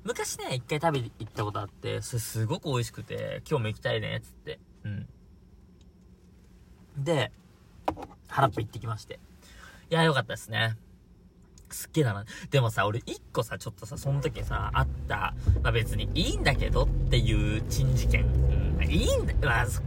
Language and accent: Japanese; Tokyo, Japan; 母親の家が、東京の、まあ、俺の実家の方、ね。